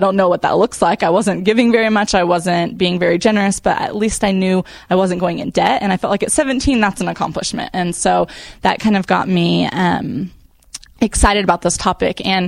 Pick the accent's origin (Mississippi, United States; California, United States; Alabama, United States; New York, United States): California, United States; Kingsburg; I'm from Kingsburg, so small town.